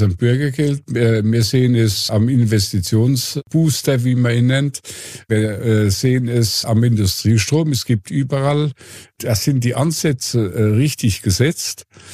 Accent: Bavaria, Germany; als Deutsche, als Bayern

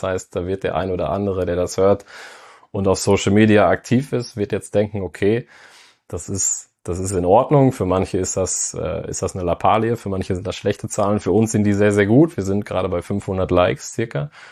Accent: North Rhine-Westphalia, Germany; ich bin auch kein Düsseldorfer, so wie der Großteil des Teams, sondern ja, Sauerländer jung

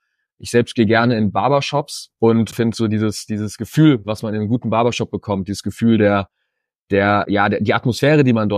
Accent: Frankfurt, Hesse, Germany; Gründer von Störte Bäcker. Ich komme hier aus Frankfurt, sitze hier gerade bei uns im Büro.

